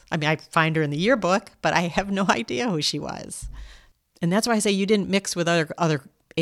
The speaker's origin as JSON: {"language": "English", "town": "Cleveland Heights", "region": "Ohio", "country": "United States", "tie": "born or raised there", "said": "we grew up in Cleveland Heights."}